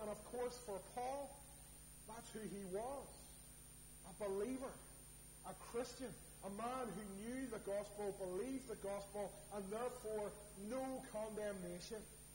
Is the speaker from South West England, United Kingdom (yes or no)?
no; Belfast, Northern Ireland, United Kingdom; I said, I'm from East Belfast.